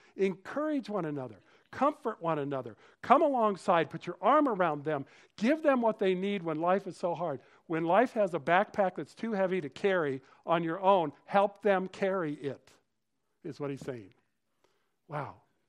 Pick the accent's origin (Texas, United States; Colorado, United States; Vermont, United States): Colorado, United States; I grew up in Colorado, so Floyd Little was like part of my growing up.